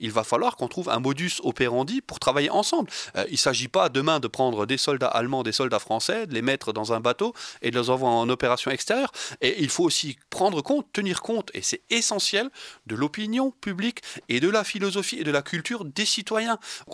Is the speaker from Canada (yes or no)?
no; France; qu'est-ce que je veux faire moi en tant que Français avec 67 millions d'individus?